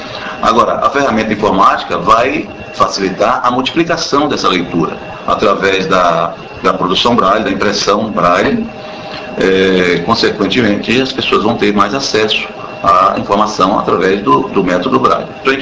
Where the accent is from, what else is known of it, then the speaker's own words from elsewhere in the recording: Salvador, Bahia, Brazil; Eu sou de Salvador